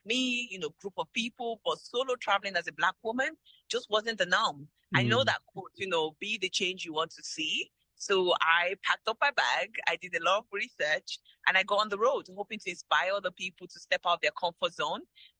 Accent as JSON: {"language": "English", "region": "London", "country": "United Kingdom", "tie": "born or raised there", "also_born_or_lived": "Lagos, Nigeria", "said": "I was born in Lagos, Nigeria, grew up in London. And each time I traveled back, I was just kind of flying back home, flying over this, you know, set of West African countries, especially."}